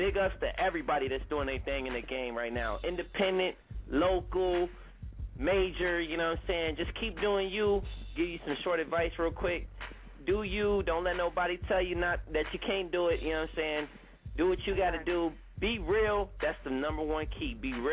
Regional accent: Chicago, Illinois, United States; So shout out to Chicago, my hometown, Chi-Town, Windy City, Ill Illinois.

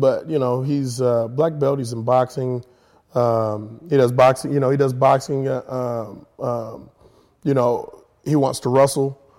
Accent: California, United States; I'm from California, man.

